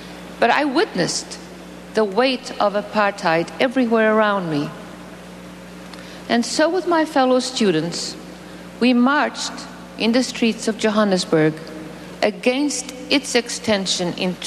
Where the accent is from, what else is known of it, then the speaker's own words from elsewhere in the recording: Mozambique; I was not born in this country. And as you have seen, I grew up in East Africa, in Mozambique, in a land that was then under a dictatorship.